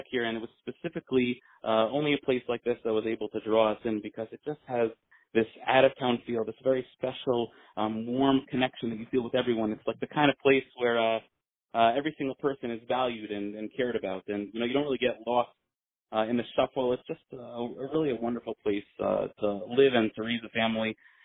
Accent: New York, United States; It's on Long Island, and I grew up on Long Island

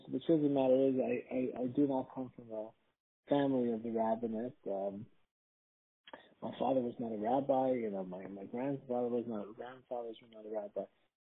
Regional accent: Toronto, Ontario, Canada; now in United States; It's funny because I'm originally from Canada. I'm originally from Toronto.

